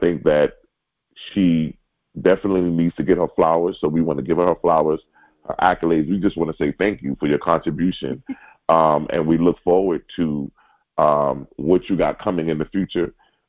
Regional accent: New York City, New York, United States; So me growing up in New York City, going to NCGR, going to ISAR

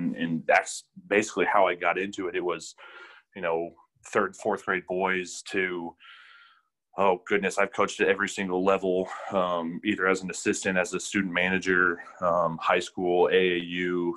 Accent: Columbus, Indiana, United States; I grew up in Columbus, Indiana, which is a smaller town about 45 minutes south of Indianapolis.

